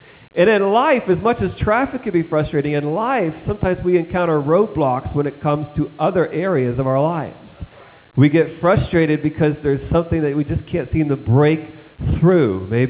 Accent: Ohio, United States; And I always get teased when people find out I'm from Ohio about how bad we are in Ohio driving.

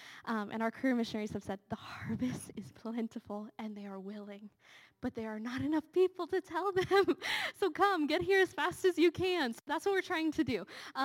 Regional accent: Pittsburgh, Pennsylvania, United States; We're both from Pittsburgh. We love Pittsburgh.

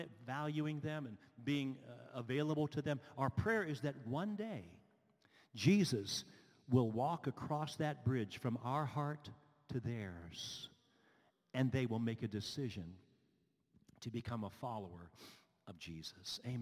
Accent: Latrobe, Pennsylvania, United States; And I'm from Latrobe, Pennsylvania. I grew up in Latrobe. I still spend a lot of time with 18 to 20 of my closest high school buddies.

